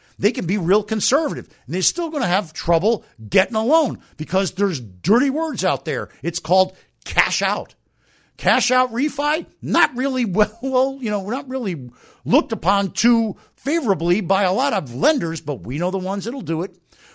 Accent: Miami, Florida, United States; I grew up in Miami, and I just proved it.

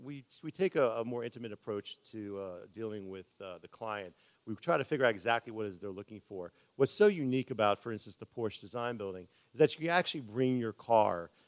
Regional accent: Miami Beach, Florida, United States; for me, being born and raised on Miami Beach, you know, I have a fond memories of growing up in the Sunny Isles area in Miami Beach.

